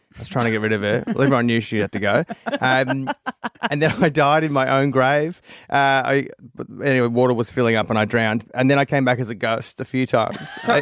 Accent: Glen Waverley, Victoria, Australia; I grew up around the corner from Neighbours where they film it in Vermont. So I grew up in Glen Waverley. I played baseball right behind there.

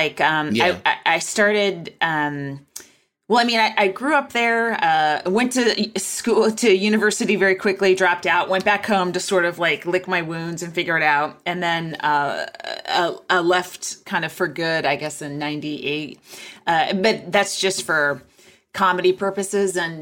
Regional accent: Walnut Creek, California, United States; I'm from Walnut Creek, California.

